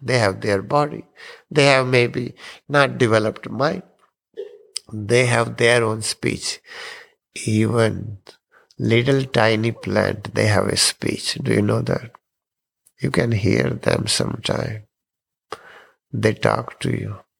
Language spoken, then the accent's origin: English; India; English is a second language; I came from India first time. I didn't know the English much.